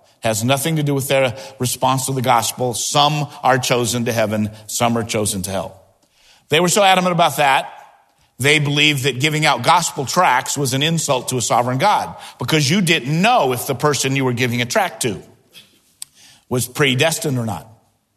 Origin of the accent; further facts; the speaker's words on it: Indianapolis, Indiana, United States; As a bus kid growing up in Indianapolis, we sing a chorus in junior church.